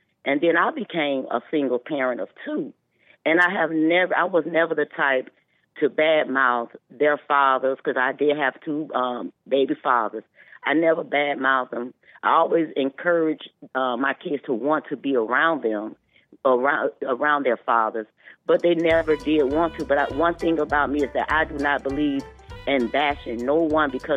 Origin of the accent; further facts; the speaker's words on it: Alabama, United States; also born or lived in Hartford, Connecticut; I was born in Hartford, Connecticut, but raised in Alabama.